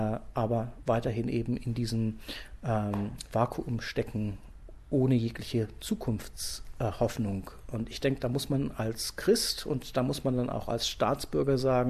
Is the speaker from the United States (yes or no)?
no; Australia; mich besorgt das unheimlich, wie wir hier als Australier unsere internationalen Verpflichtungen nicht wahrnehmen